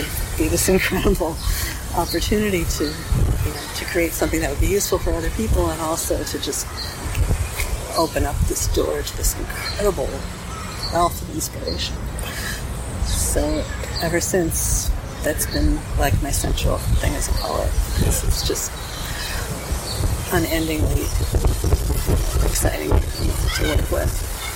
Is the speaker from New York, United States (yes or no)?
yes; New York, United States; also born or lived in Maine / Texas / California / Cincinnati; I grew up in around New York, so that's east. I spent a lot of time in northern Maine, that's north. And then I went to Texas and California, that's west.